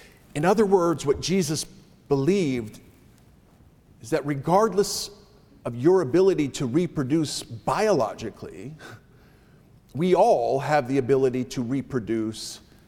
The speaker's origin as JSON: {"language": "English", "town": "Enfield", "region": "Connecticut", "country": "United States", "tie": "born or raised there", "said": "growing up, my grandparents lived just a couple of miles away from where my family and I lived in my hometown of Enfield, Connecticut."}